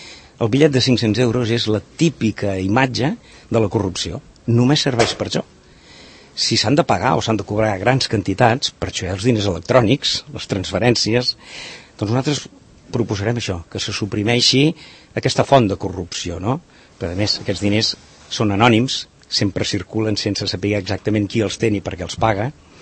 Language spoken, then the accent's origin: Catalan; Catalonia, Spain; en un país mediterrani, com som els catalans